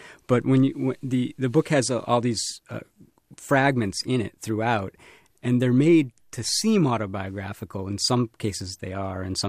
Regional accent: Chicago, Illinois, United States; as a young, kid growing up in Chicago.

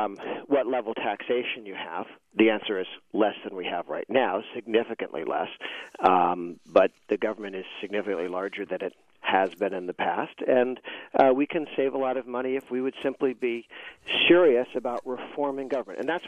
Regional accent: Massachusetts, United States; I'm from Massachusetts.

